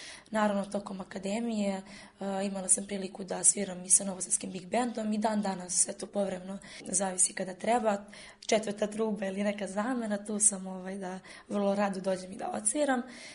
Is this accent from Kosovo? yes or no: no; Arilje, Zlatibor District, Serbia; ja sam odrasla u kraju u Arilju, gde, da kažem, i dominira ta tradicionalna muzika, gde je blizu guča i sabor truvača